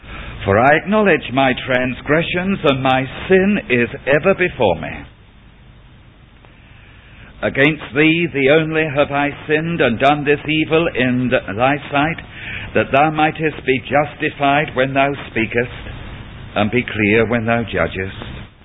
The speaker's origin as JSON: {"language": "English", "country": "United Kingdom", "said": "I'm not an Australian, but I do belong to Britain"}